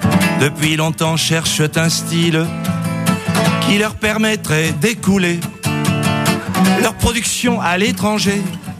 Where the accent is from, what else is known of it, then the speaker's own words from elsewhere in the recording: Perpignan, Occitanie, France; first language Catalan; Le catalan, c'est ma langue maternelle. Je suis natif de Perpignan.